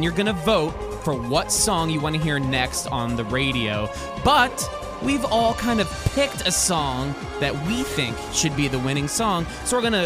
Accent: New Jersey, United States; I'm originally from New Jersey, and so is … He's like huge in New Jersey.

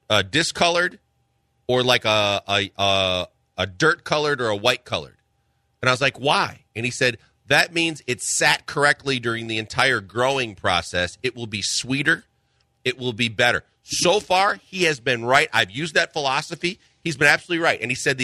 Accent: Milwaukee, Wisconsin, United States; So growing up in Milwaukee, Dan Plesac was a pitcher for the Brewers. And so when I was a little kid, I saw Dan Plesac pitch.

